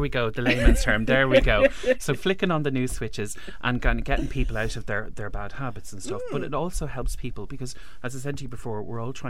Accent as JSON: {"language": "English", "country": "Ireland", "said": "particularly for us as Irish people"}